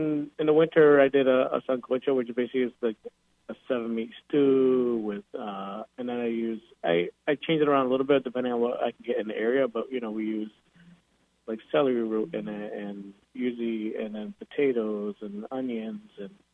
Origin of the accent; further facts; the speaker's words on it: Connecticut, United States; So I grew up originally in Connecticut. I was first born here in the United States. My parents came over from the Dominican Republic.